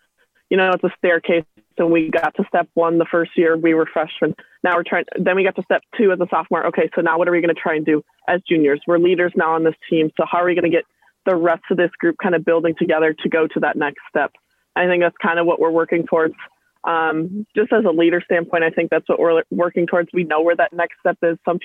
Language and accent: English; Minnesota, United States; So I'm actually from Minnesota, the freezing cold.